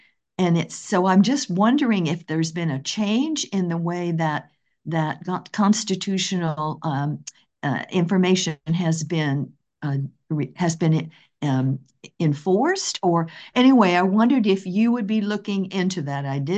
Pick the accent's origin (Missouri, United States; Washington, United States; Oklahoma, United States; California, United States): Washington, United States; Edmonds; I'm from Edmonds, and I'm interested in what Puget Sound Energy is apparently able